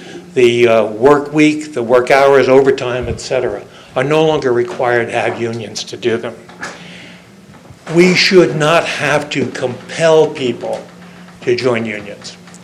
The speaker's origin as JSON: {"language": "English", "town": "Ocean View", "region": "Delaware", "country": "United States", "said": "I'm from Ocean View, Delaware."}